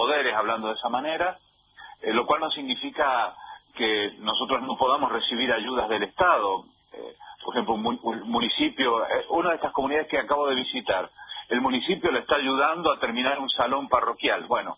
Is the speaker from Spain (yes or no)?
no; Mendoza, Argentina; moved away as an adult; Yo soy mendocino de origen